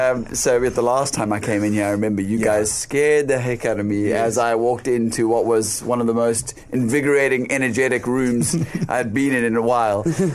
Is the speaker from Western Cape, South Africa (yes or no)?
yes; Muizenberg, Western Cape, South Africa; You know, I come from Muizenberg all the way down south